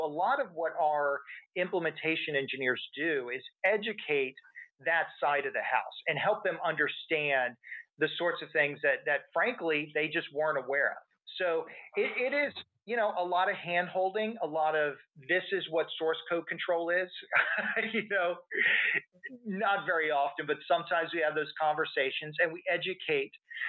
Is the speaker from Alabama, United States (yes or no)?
no; Texas, United States; And look, I'm from Texas